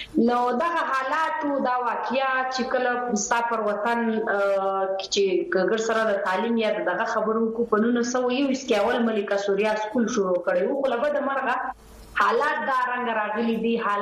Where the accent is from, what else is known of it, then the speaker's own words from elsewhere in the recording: Sanzawi, Balochistan, Pakistan; also born or lived in Quetta; زه موږ وخت مطلب پیدا شوی او لوی شوی په سنځاوي کې ځیلا زیارت جنوبی پښتونخوا کې